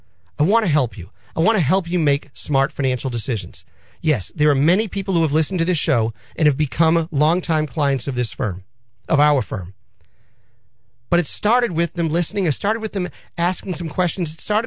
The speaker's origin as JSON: {"language": "English", "region": "Massachusetts", "country": "United States", "tie": "born or raised there", "lives_now": "North Andover, United States", "said": "I grew up on the North Shore, live in the Merrimack Valley with my five kids and my wife in North Andover."}